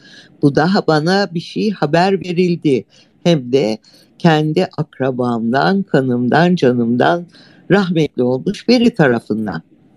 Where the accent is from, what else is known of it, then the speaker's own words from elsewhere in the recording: İzmir, Turkey; Ben İzmirliyim, İzmir Bornova'dayım.